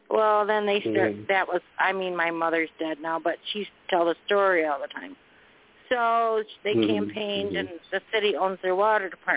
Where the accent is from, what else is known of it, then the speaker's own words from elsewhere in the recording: Saginaw, Michigan, United States; Like Saginaw, my hometown, they own their water department, and it's really beautiful.